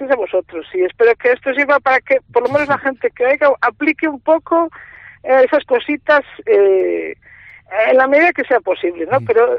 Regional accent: Galicia, Spain; Pues yo soy de Galicia y a lo mejor vemos el carácter entre los del norte y los del sur, ¿no?

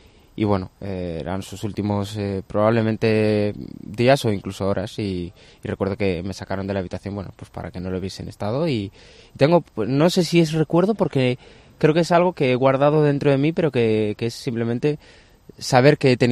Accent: Galicia, Spain; yo me crié en dos sitios de Galicia y el primero sobre todo éramos un conjunto de casas ahí dispersas que han agrupado para llamarlos de una forma determinada, ¿no? Se llama Linteiros

